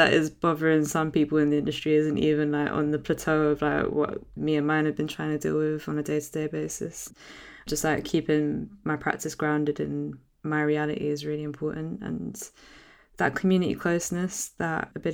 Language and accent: English; London, United Kingdom; growing up in North London, surrounded by people also low income